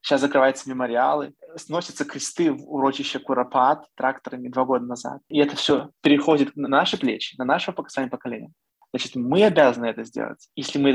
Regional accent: Belarus; Я говорю только о белорусах. Мы очень долго жили в иллюзии, что мы сможем, как мы говорим, белорусы, цмок.

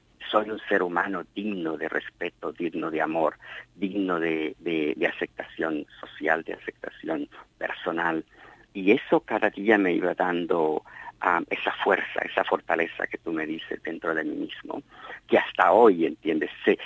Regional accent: El Salvador; vengo del medio de El Salvador, de una guerra civil

